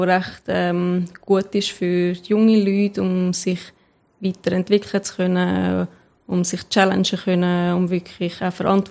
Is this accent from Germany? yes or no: no; Zurich, Switzerland; Ich bin in Zürich aufgewachsen, habe eine Schule in Zürich gemacht.